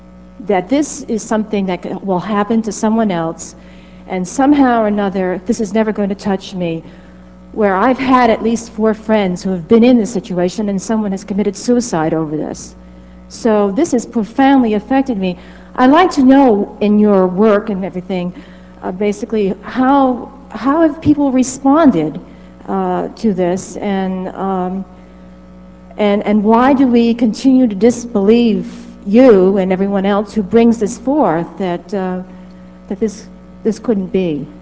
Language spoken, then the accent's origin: English; New York City, New York, United States; I'm from New York City, by the way, so I kind of have an idea of what you folks have been experiencing down there.